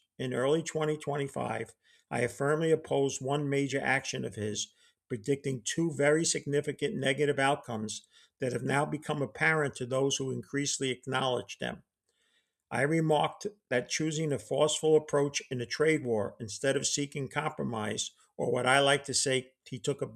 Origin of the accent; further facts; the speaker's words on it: New Jersey, United States; and my home state, New Jersey.